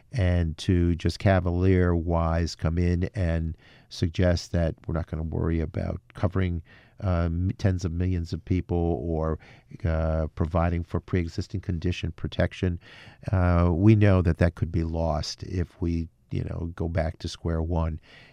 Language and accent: English; Amsterdam, New York, United States; Hit my hometown of Amsterdam severely hard.